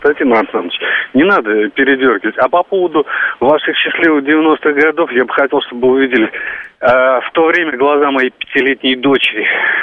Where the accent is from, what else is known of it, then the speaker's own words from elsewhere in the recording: Moscow, Russia; я из Москвы.